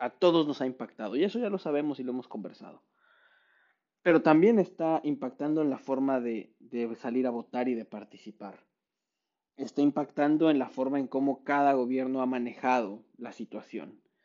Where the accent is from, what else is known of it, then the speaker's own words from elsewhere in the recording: Mexico; cuando hice un voto en México como ciudadano mexicano.